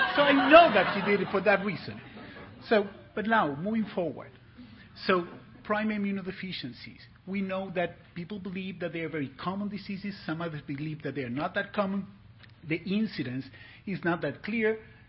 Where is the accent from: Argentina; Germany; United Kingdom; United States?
Argentina; English is a second language; This is not because I'm from Argentina.